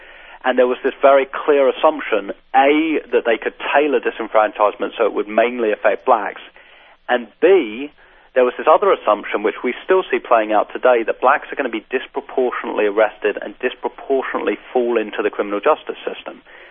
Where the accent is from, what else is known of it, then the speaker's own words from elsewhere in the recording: England, United Kingdom; now in United States; I come from England. I've been in America 12 years now.